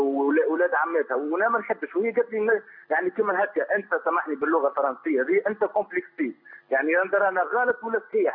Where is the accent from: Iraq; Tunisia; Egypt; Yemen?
Tunisia; انا من تونس.